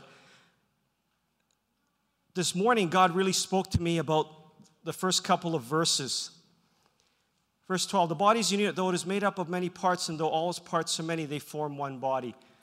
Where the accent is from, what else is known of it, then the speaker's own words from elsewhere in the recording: Vancouver, British Columbia, Canada; when I was young, growing up in Vancouver, I used to get beat up for being Chinese.